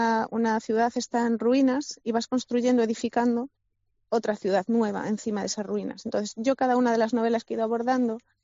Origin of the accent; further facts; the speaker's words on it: Galicia, Spain; Y de mi zona, o sea, de mi tierra, en Galicia